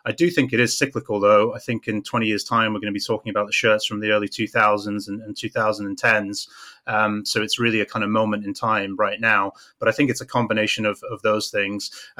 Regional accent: Scotland, United Kingdom; now in United States; Yeah, so I'm from Scotland originally, been living out in the US for about 12 years now, working in finance for an investment bank

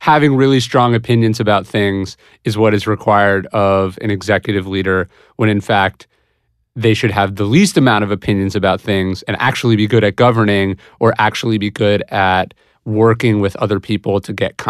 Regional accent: California, United States; So I grew up in Placer County, which is one of the most conservative districts in California.

